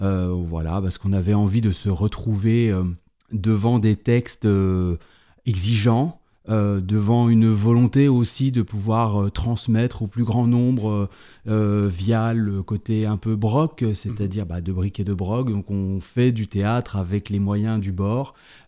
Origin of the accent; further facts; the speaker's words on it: Bourgogne-Franche-Comté, France; Je viens du Jura. J'ai fait mes études, mes premières armes de théâtre à l'Université de Franche-Comté à Besançon.